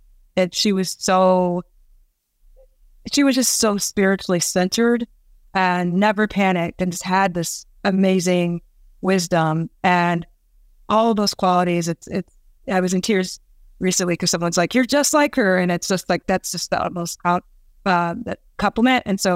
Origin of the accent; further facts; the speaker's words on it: Iowa, United States; So I grew up in Iowa. That's why I grew up in Iowa.